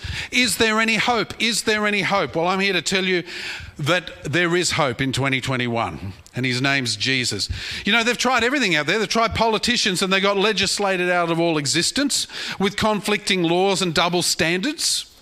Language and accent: English; Australia; I'm an Aussie.